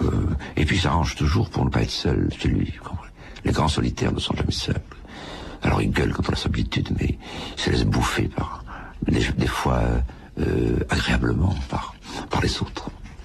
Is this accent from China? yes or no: no; Monaco; je donne ce concert sur la place du Palais du Prince à Monaco, parce que je suis monégasque, et puis sur la place Saint-Marc à Venise, parce que je suis à moitié italien.